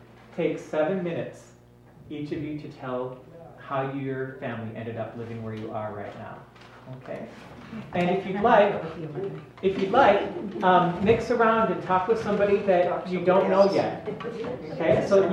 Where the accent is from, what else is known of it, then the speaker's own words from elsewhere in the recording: Minnesota, United States; also born or lived in Chicago; now in Washington, D.C., United States; I grew up in Minnesota, but because of the Lutheran Volunteer Corps, I moved to Chicago, and then I went to D.C., and there's a whole story that I have about how I ended up to now be living in Washington, D.C.